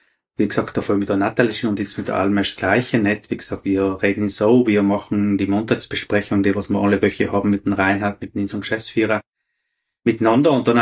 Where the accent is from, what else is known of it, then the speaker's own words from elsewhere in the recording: St. Jakob, South Tyrol, Italy; Ja, wie gesagt, wir kommen aus St. Jakobin Antal.